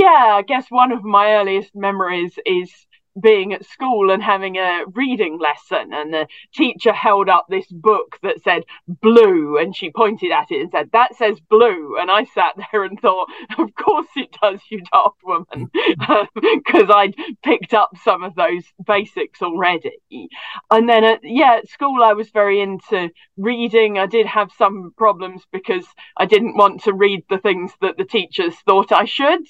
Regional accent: Watford, East of England, United Kingdom; So I grew up in Watford, which is just north of London. One of the final stops on the Met Line

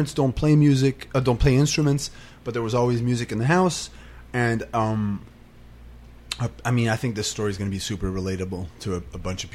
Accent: Montreal, Quebec, Canada; I came from Montreal

